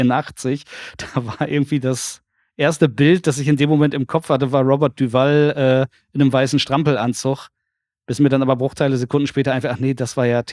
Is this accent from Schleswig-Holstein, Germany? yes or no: yes; Lübeck, Schleswig-Holstein, Germany; in meiner alten Heimatstadt Lübeck